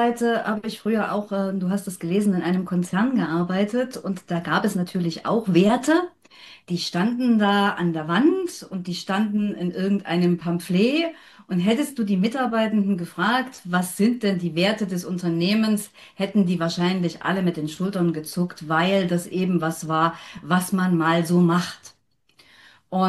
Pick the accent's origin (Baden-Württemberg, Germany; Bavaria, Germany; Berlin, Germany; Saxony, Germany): Saxony, Germany; Leipzig; ich komme aus Leipzig und ich bin in der Welt zu Hause.